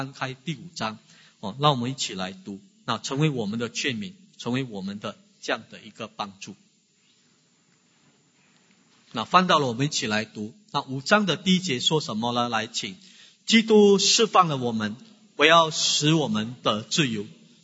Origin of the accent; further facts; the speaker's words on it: Fujian, China; accent: Fujianese; 我们福建话讲了一句话，无声狗咬死人